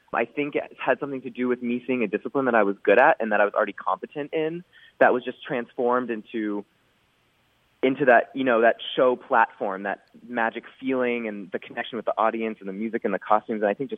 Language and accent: English; Houston, Texas, United States; Yes, I am. I'm from Houston, Texas, born and raised.